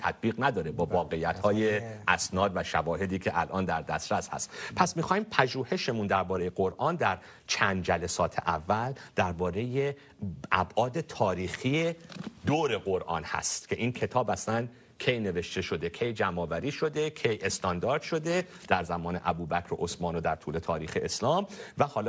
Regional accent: Iran; برای ما واقعا به عنوان بچه‌ای که من تو ایران بزرگ شدم مطرح نبود آنجا

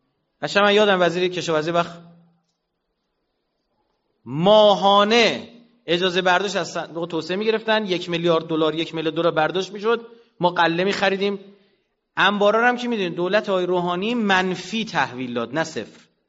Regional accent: Iran; برای ما ماندن معنا ندارد، به خاطر اینکه ما ایرانیم، ما هزاران سال همینجاییم

